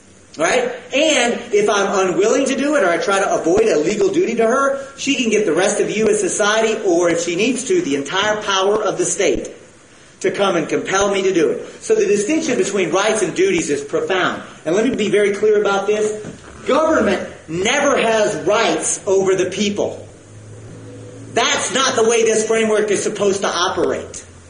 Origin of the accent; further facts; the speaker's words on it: the South, United States; Folks, I'm from the South, and I'm a good Southern boy.